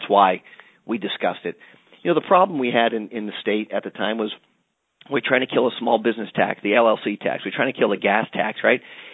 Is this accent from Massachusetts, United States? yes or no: yes; Lowell, Massachusetts, United States; If somebody would have told me growing up in Lowell, Massachusetts, that I would have an office in Trump Tower on Fifth Avenue